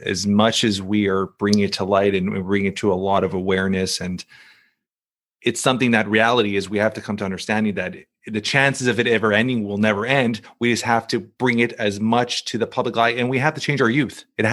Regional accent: Toronto, Ontario, Canada; I grew up in Toronto

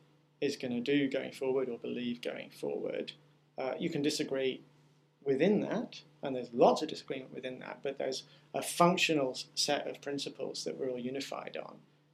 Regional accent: England, United Kingdom; now in United States; I'm in America now, but I grew up in England

